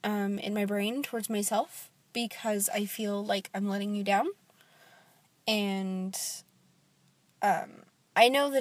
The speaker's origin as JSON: {"language": "English", "country": "United States", "said": "I'm an only child, and I'm American"}